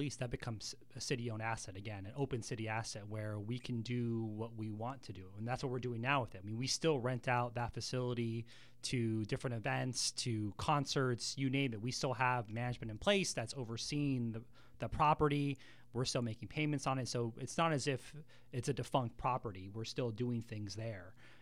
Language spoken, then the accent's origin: English; San Diego, California, United States; I've born and raised in San Diego. I've listened to 1090 and all these other shows and love all kind of the radio personalities and stuff.